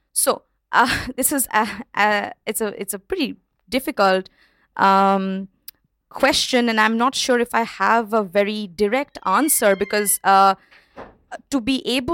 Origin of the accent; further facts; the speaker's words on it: Kolkata, West Bengal, India; English is a second language; I grew up in Kolkata, which used to be known as Calcutta, and it is basically one night away from Darjeeling and one night away from Assam as well.